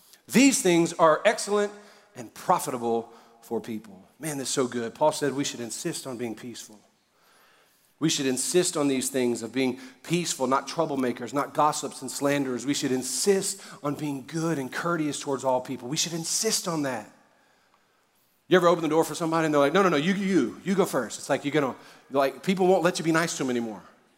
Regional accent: Louisiana, United States; Plus, I'm a Cajun, and Cajun chicken's better.

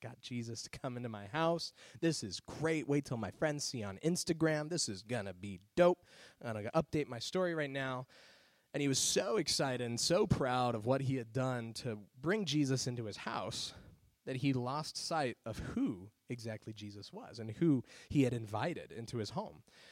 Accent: Arizona, United States; And I grew up in Arizona. And my dad and I used to go around to different mountains in Arizona.

